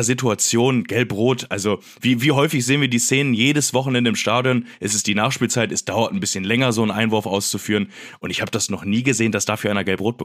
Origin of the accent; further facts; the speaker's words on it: Bremen, Germany; born there; Gebürtiger Bremer